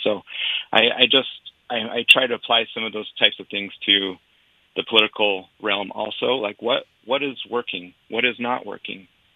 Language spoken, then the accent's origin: English; Utah, United States; I'm born and raised in Utah. I was born in Provo, and then my dad served his LDS mission in southern Utah, in Hurricane part of it. And so he fell in love with it there. And so we moved there when I was 4.